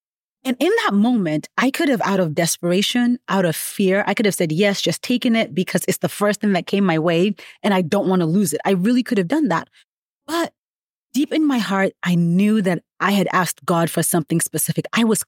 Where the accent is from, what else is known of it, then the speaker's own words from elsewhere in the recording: Nigeria; I'm Nigerian. I don't do snow.